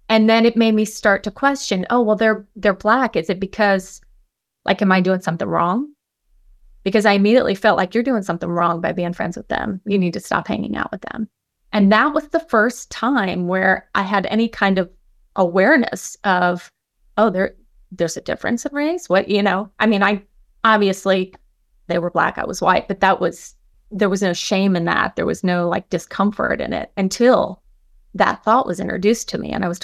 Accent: Florida, United States; born there; also born or lived in Colorado; And I was born in Florida. We lived in Colorado. And I moved back to Central Florida long enough ago.

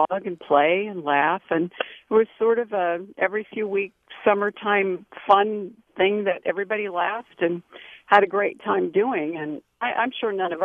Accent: Midwest, United States; now in San Ramon, United States; I grew up in the Midwest in the 50s, and we had a neighbor who had this marvelous silver box

